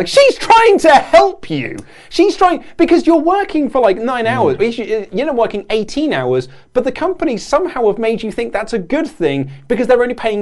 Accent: United Kingdom; Andy is the only one of us who is partly, we're just British.

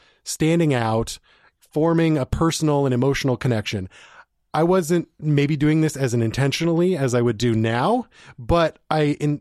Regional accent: Portland, Oregon, United States; So I was applying to a couple places here in Portland. I'm originally from Portland

